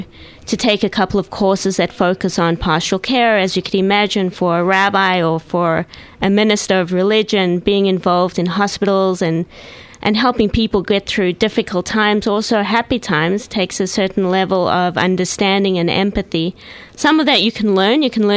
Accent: Perth, Western Australia, Australia; I was growing up in Perth. I was very involved in my local synagogue, as you mentioned, Temple David.

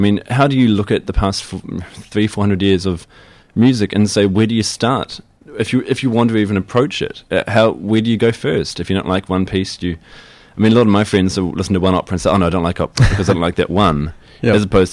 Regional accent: New Zealand; I love my hometown, I do, and New Zealand is a fantastic place to be. I mean, my little hometown, which will always be home for me

